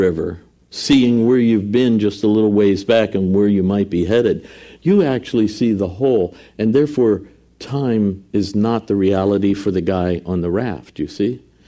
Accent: New Jersey, United States; born there; You know, I was born in New Jersey, so … began in New Jersey.

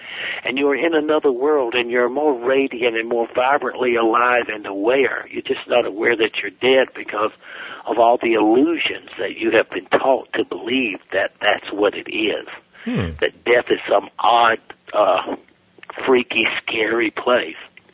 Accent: South Carolina, United States; So, I'm some redneck from South Carolina, former Marine

